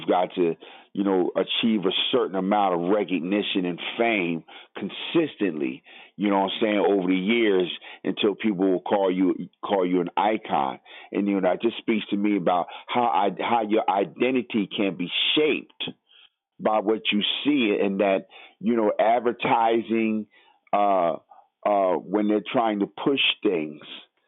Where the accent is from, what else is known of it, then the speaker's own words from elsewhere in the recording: Brooklyn, New York, United States; I'm always saying, well, I'm from Brooklyn, you know, saying that's just how we roll, you know, and even in my mannerisms, even in my vocal things, I still carry a part of that.